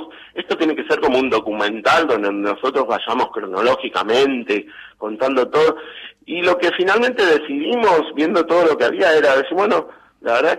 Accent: Argentina; el ídolo que más nos representa como argentinos

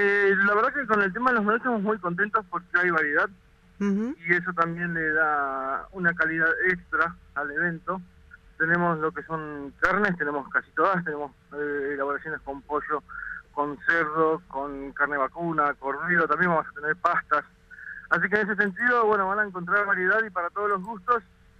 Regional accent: Ushuaia, Tierra del Fuego, Argentina; Sí, yo soy de Ushuaia, hace casi 30 años que vivo acá.

